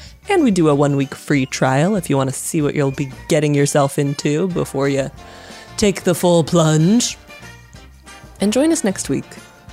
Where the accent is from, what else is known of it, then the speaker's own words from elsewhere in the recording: Ireland; Joe, I'm Irish.